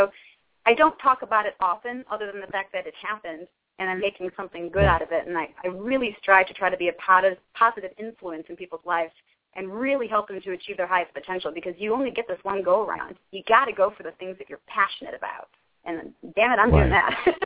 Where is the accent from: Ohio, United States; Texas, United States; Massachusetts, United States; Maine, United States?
Ohio, United States; Cleveland; also born or lived in New York City; I moved from New York City. I was there for about 10 years, and I grew up in Cleveland, Ohio. So I know cold weather.